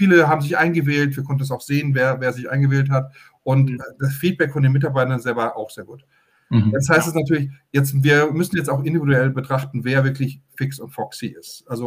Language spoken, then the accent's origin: German; Usedom, Mecklenburg-Vorpommern, Germany; dass wir alle Usedomer sind, auch wenn wir Polen oder Deutsche sind.